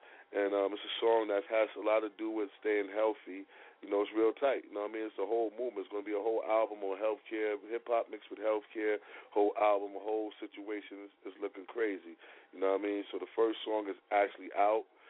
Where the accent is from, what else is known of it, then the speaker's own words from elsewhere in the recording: Harlem, New York, United States; I grew up in Harlem hearing that, knowing that, and that's truly the homie's title.